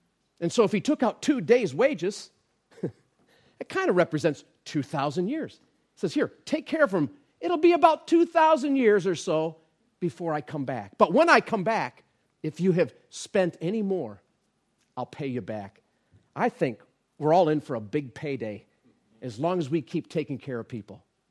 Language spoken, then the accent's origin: English; United States; I grew up in the Anglican church in America. We call the Episcopal church.